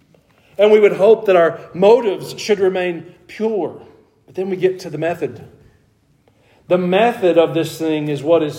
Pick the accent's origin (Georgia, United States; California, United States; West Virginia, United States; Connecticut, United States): Georgia, United States; We grew up in North Georgia. The methods there were even different than just here in Middle Tennessee.